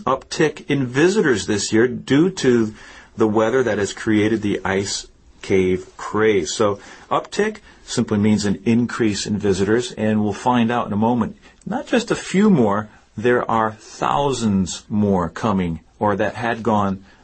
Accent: East Coast, United States; And I'm from the East Coast, as I said before, and normally if I'm going somewhere, I take a plane and I just fly right over Middle America

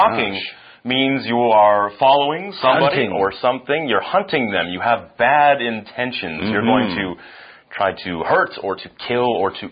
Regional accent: Canada; now in Taiwan; We're both from Canada.

